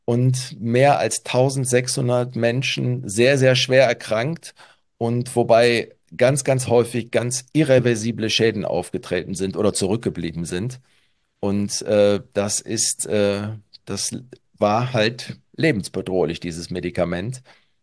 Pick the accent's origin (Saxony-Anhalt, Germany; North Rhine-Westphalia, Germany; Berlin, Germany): North Rhine-Westphalia, Germany; Cologne; wir kommen hier beide aus Köln